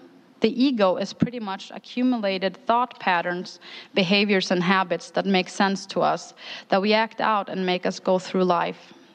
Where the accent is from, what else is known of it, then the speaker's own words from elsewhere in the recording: Sweden; English is a second language; now in Appleton, United States; Growing up in Sweden, and I looked this up on Wikipedia, with a 65% of the population being Lutheran Christian, Christianity never took root in me besides my Jesus faith. When I moved to Appleton in 2011